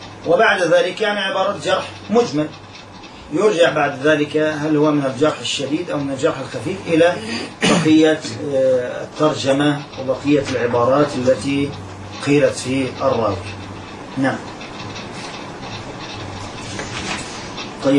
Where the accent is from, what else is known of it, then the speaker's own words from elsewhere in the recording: Egypt; أو أحد الناس عندنا في مصر